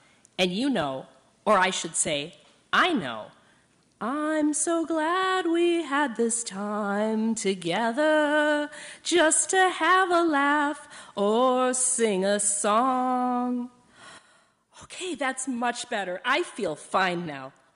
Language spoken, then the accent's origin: English; San Antonio, Texas, United States; You know, I grew up in San Antonio, Texas, but I've always loved the Upper Midwest.